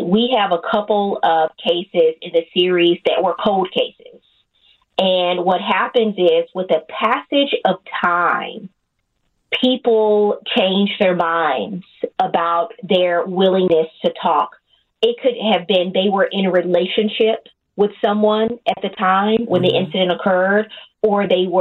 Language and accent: English; Louisiana, United States; Growing up in the South, in Louisiana, I used to recall just, you know, having all of these instructions about how to stay safe and keeping safe.